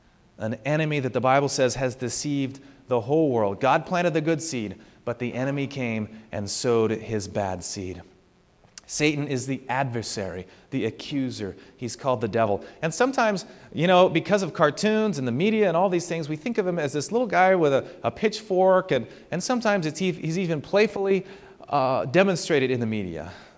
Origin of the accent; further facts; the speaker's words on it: Washington, United States; I'm from Washington. There are good ones, but not the red ones that are mealy. And I don't know why anyone buys those. I'm embarrassed for my state because of those apples.